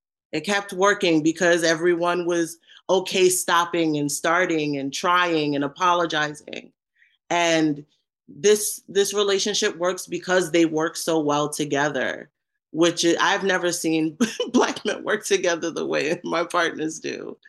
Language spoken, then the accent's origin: English; Brooklyn, New York, United States; My family is actually Geechee. My family's from the Carolinas. I'm from Brooklyn.